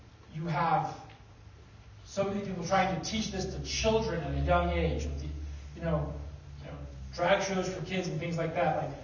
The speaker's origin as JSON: {"language": "English", "region": "Nevada", "country": "United States", "tie": "born or raised there", "said": "I used to listen to the NPR show in Nevada a little bit when I lived in my home state there."}